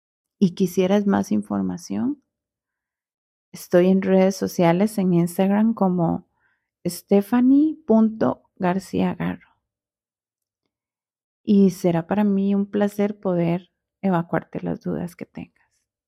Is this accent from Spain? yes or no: no; Costa Rica; Soy de Costa Rica, hago consultas también online presenciales